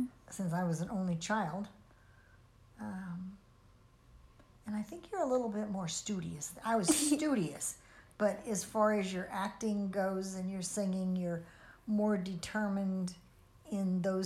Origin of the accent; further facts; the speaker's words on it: St. Louis, Missouri, United States; born there; I was born in St. Louis.